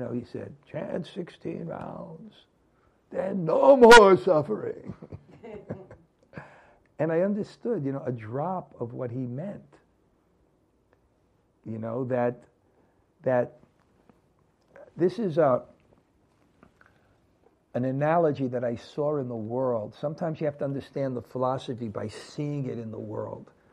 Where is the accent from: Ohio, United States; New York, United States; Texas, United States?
New York, United States; Brooklyn; Growing up in Brooklyn, I never saw a cow.